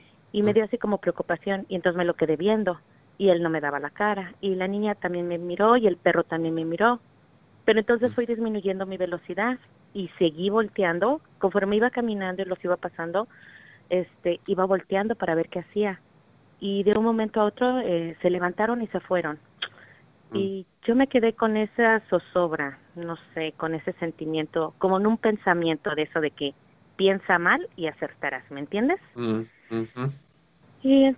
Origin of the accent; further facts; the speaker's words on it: Sacramento, California, United States; Sí, soy de Sacramento.